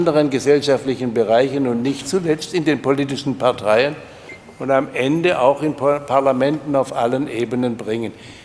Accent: Rottweil, Baden-Württemberg, Germany; Obwohl ich komme ja auch aus der Nähe von Rottweil, nicht?

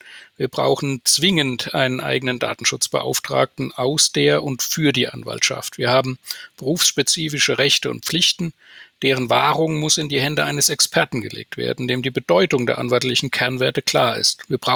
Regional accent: Mannheim, Baden-Württemberg, Germany; born there; Meine Lieblingsstadt ist natürlich Mannheim, meine Geburtsstadt und die Stadt, in der ich arbeite.

